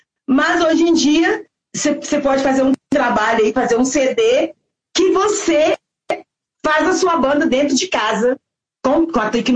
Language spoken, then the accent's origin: Portuguese; Barreiro, Brazil; Eu sou nascida e criada no Barreiro. E realmente é pé vermelho.